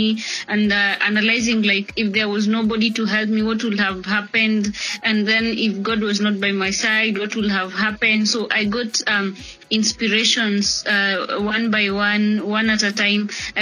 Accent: Baringo County, Kenya; I come from Baringo County, and I'm the firstborn in a family of three girls.

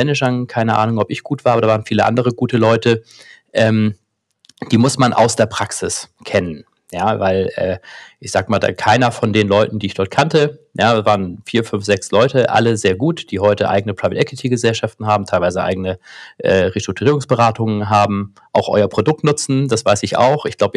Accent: Hamburg, Germany; born there; Ja, also wie gesagt, ich bin gebürtiger Hamburger.

